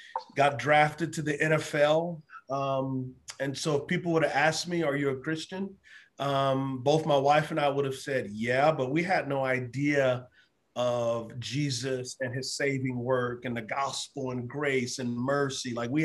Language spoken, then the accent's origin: English; San Antonio, Texas, United States; I grew up in San Antonio, Texas. Loved football. Grew up in the hood.